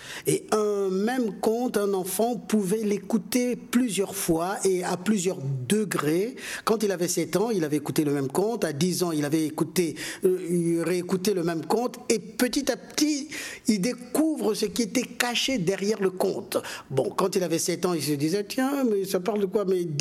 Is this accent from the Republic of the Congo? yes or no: yes; Republic of the Congo; moved away as an adult; now in Paris, France; Je suis né au Congo, j'ai grandi, je suis resté au Congo jusqu'à 24 ans.